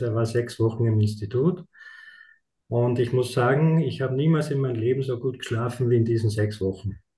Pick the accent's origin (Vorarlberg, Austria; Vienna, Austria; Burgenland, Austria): Burgenland, Austria; Er ist Kärntner, ich bin Burgenländer, also auch geografisch sind wir weit entfernt.